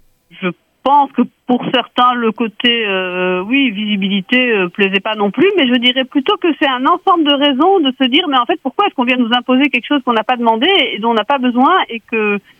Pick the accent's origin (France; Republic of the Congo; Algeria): Algeria; born there; à l'époque où moi j'apprenais le breton, parce que je suis pas du tout bretonnante de naissance, je suis née en Algérie.